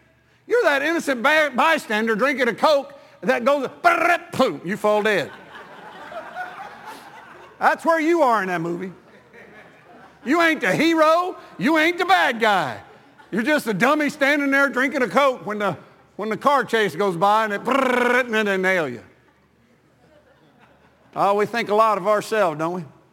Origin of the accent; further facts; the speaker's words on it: Texas, United States; I said, well, I'm from Texas, and we try to be nice, but since you're from New York, I'll just put it to you straight.